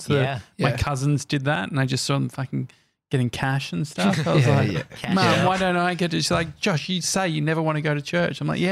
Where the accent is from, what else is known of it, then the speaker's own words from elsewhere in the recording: Bendigo, Victoria, Australia; Yeah, I mean, growing up in Bendigo.